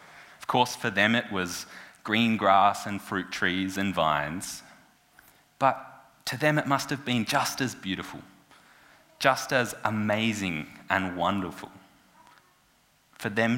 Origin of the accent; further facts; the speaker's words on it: Birdwood, South Australia, Australia; I grew up in Birdwood, just a bit to the north, in the northern hills, and there's quite a lot of farming land out there.